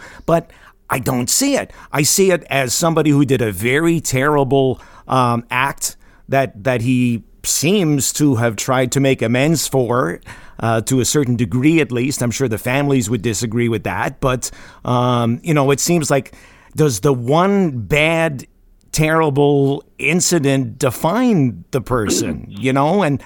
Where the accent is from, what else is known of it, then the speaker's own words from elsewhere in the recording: Campbellton, New Brunswick, Canada; Well, being from Camelton, New Brunswick, the first thing that pops out at me is a couple of the geographical gaffes that come up in the series where Camelton or the surrounding area, Atholville and Tidehead